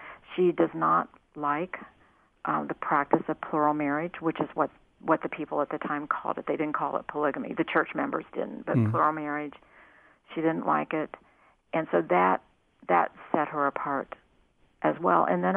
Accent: Kettering, Ohio, United States; Dayton, my hometown where I grew up and went to high school. I grew up in Kettering.

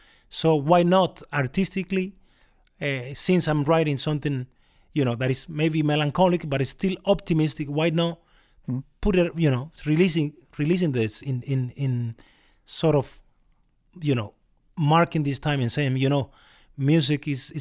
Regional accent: Cuba; now in Canada; I didn't listen to his music when I was growing up in Cuba.

